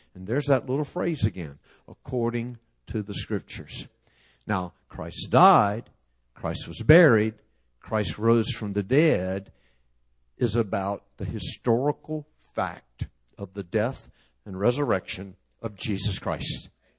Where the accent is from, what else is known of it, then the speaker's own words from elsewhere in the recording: Norfolk, Virginia, United States; I grew up in Norfolk, Virginia. My dad and mom pastored a Pentecostal church in Norfolk.